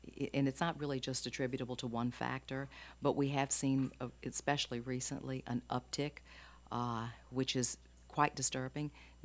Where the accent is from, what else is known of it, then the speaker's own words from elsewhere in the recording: Louisiana, United States; Well, I'm originally from Iberville, which is, you